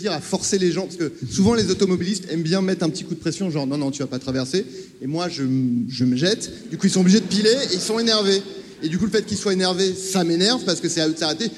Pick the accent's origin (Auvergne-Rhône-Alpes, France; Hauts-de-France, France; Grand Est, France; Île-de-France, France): Île-de-France, France; Paris; Même en tant que parisien.